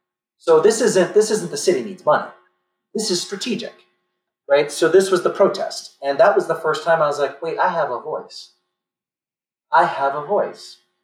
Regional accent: Brooklyn, New York, United States; I grew up in the Linden Projects of East New York, Brooklyn. Violent neighborhood. One of the highest crime rate in the 80s and in New York City.

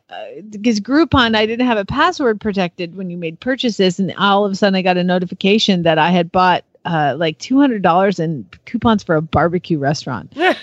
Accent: Atlanta, Georgia, United States; No, I'm from Atlanta.

